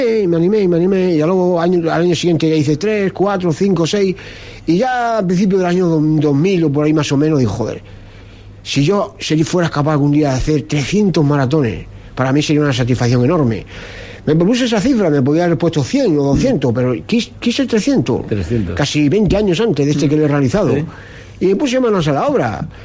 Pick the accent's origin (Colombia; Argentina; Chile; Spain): Spain; Cáceres, Extremadura; now in Castellón, Spain; aquí en Castellón, en la ciudad donde vivo, y me encuentro a gusto, aunque yo soy cacereño.